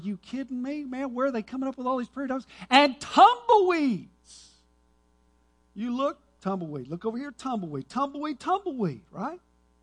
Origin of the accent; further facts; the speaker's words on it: Dallas, Texas, United States; But growing up in Dallas, you know what we don't have in Dallas?